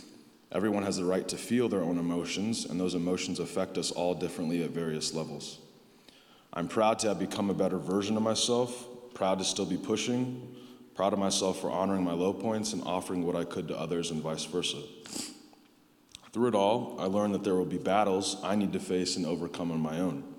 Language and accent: English; Philadelphia, Pennsylvania, United States; born there; In the quickest way possible, I was born in Philadelphia and adopted. I was adopted into one of the best families. They were all white, they were Mennonites, and there were significant age gaps.